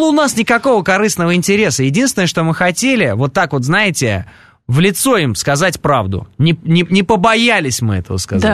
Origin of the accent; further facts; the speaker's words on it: Moscow, Russia; я просто парень из Перова.